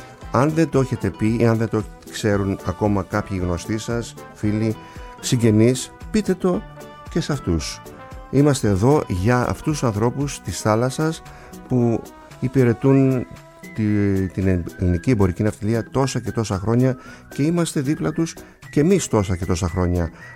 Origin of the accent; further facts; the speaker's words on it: Kasos, South Aegean, Greece; Επίσης χαιρετίσματα από το νησί μου, την Κάσο